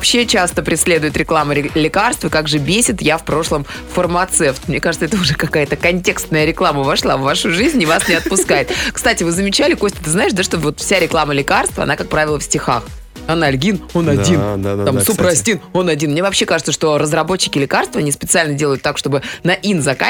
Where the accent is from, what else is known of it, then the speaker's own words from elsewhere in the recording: Moscow, Russia; из Москвы.